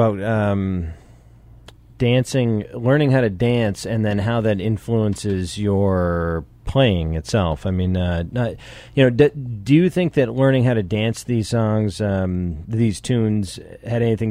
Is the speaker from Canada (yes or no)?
no; Ireland; I'm very Irish, yeah.